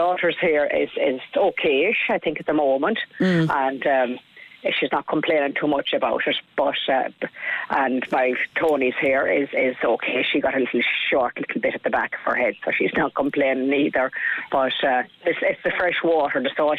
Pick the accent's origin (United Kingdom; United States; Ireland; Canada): Ireland; Connacht; I'm born and reared here in Leitrim.